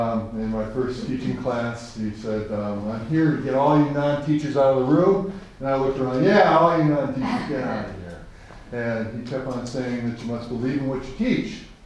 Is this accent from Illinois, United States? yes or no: no; Detroit, Michigan, United States; born there; I was born in Detroit. I'm the eldest of four boys.